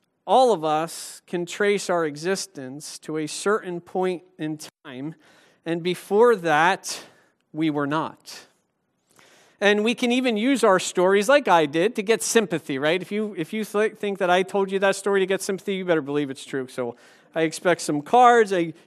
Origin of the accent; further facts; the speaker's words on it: Philadelphia, Pennsylvania, United States; born there; I was born in Philadelphia, PA, at Albert Einstein Medical Center.